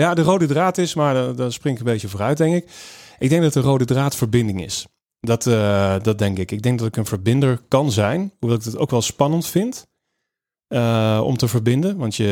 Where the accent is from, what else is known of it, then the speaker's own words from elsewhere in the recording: the south, Netherlands; zeker waar ik ben opgegroeid in het zuiden, daar had je dus niks.